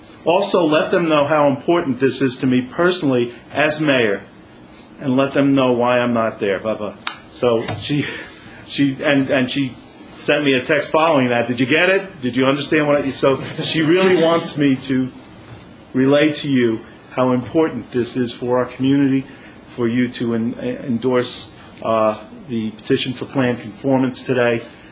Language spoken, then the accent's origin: English; New York, United States; now in West Milford, United States; I'm from Long Island, and when I saw this beautiful township, it was the most amazing thing.